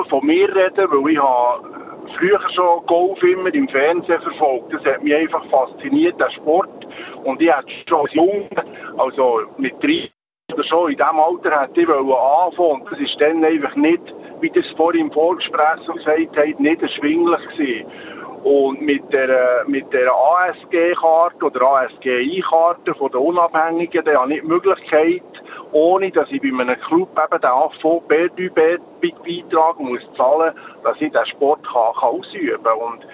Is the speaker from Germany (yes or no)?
no; Bern, Switzerland; Ich habe ihm eigentlich immer, wie wir bei uns im Emmental sagen, ein bisschen gestürmt und gesagt, komm mal.